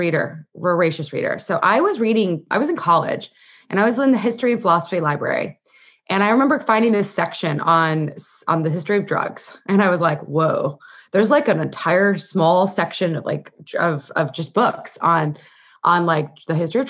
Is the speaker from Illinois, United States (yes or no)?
yes; Illinois, United States; So I grew up in Illinois. I went to medical school in Illinois. I went to college in Illinois.